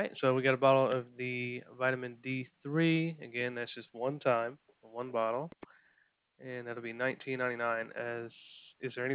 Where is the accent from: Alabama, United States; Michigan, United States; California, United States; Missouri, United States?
Alabama, United States; now in Maine, United States; I'm from Alabama, so if you hear that accent, that's why.